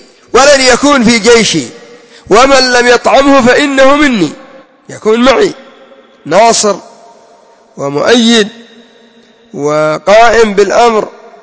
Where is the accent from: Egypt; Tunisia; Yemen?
Yemen